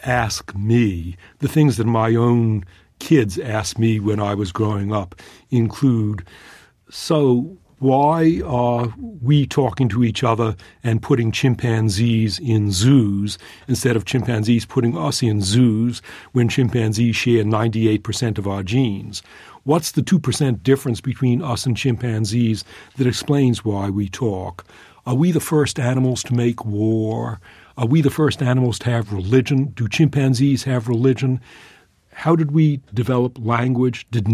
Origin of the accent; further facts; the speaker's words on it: Boston, Massachusetts, United States; I'm glad to be with you back in my hometown where I grew up.